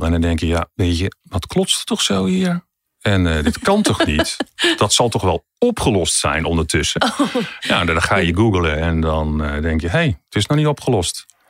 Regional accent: Amersfoort, Utrecht, Netherlands; Ik kom uit Amersfoort.

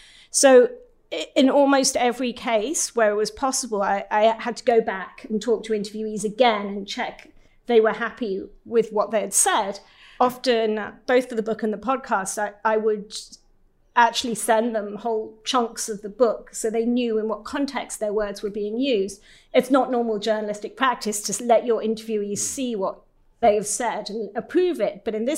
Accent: Hong Kong; When I was growing up in Hong Kong, he was incredibly famous.

